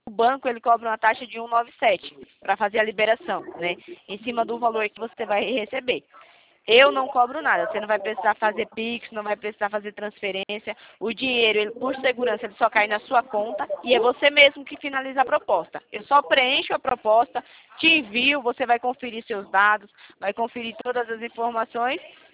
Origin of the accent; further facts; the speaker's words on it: Itatiba, São Paulo, Brazil; Eu sou de Itatiba, São Paulo.